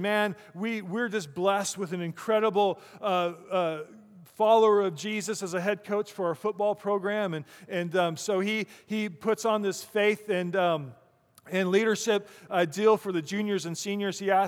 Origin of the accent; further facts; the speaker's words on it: Colorado, United States; I'm from Colorado.